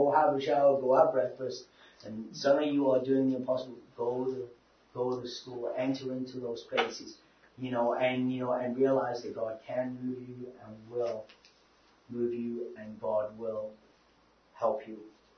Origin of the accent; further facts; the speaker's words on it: England, United Kingdom; moved away; I'm from England. Like, I didn't know anyone.